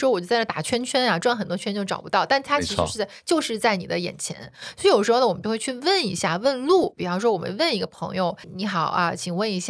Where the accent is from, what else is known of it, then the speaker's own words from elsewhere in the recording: Beijing, China; 就是我们北京人说话就是比较简单一点。